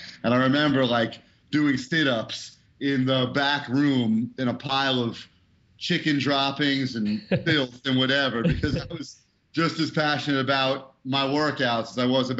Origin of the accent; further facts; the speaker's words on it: Brooklyn, New York, United States; I'm from Brooklyn, New York, top of the food chain.